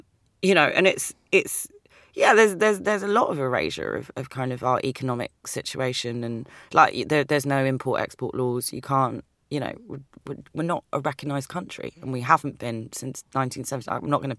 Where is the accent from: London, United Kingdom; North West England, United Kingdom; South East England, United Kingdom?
London, United Kingdom; growing up in North London, people know that there's a difference between a Greek Cypriot and a Turkish Cypriot